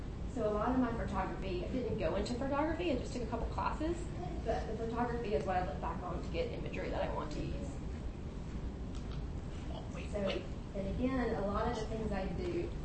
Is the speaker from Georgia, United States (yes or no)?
no; North Carolina, United States; So I grew up in North Carolina. We grew up in a rural area on a farm.